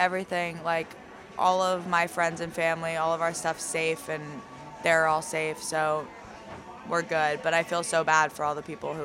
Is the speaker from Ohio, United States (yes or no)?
no; California, United States; because I'm from California where we don't really get seasons